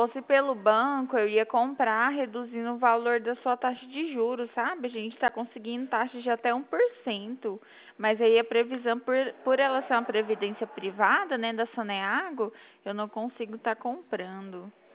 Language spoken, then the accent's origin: Portuguese; Goiânia, Goiás, Brazil; eu sou daqui de Goiânia mesmo.